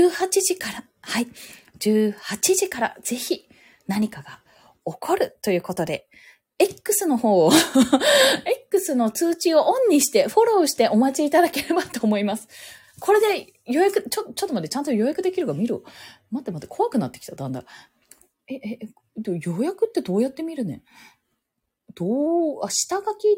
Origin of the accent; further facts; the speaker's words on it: Bunkyo, Tokyo, Japan; だから私ももともと文京区出身だし